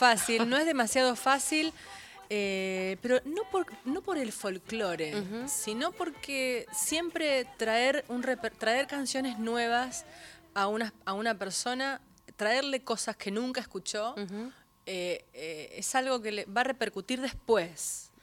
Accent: Argentina; Soy muy argentina.

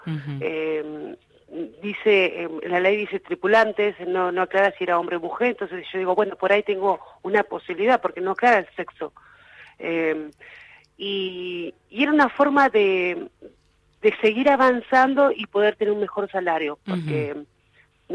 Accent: Puerto Madryn, Chubut, Argentina; also born or lived in Trelew; now in Mar del Plata, Argentina; Yo soy nacida en Trelew, me crié en Puerto Madryn. Uh-huh. Y en este momento resido en Mar del Plata por temas laborales.

